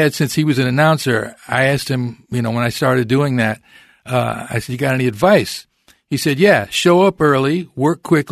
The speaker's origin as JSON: {"language": "English", "region": "New York", "country": "United States", "tie": "born or raised there", "also_born_or_lived": "Riverside", "said": "And then we ended up in New York, where he was an announcer on NBC for 30 years."}